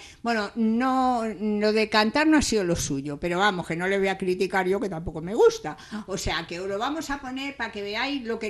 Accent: Madrid, Community of Madrid, Spain; yo que soy de Madrid

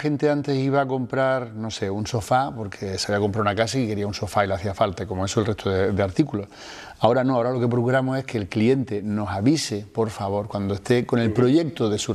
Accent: Barcelona, Catalonia, Spain; Nací en realidad en Barcelona, soy emigrante. Hijo orgulloso de emigrante, u orgulloso hijo.

